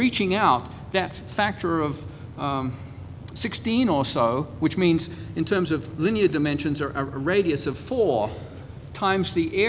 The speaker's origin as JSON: {"language": "English", "country": "New Zealand", "moved": "as an adult", "said": "I come from New Zealand, and I was actually a weather forecaster in New Zealand for a few years before I went to MIT to do my PhD."}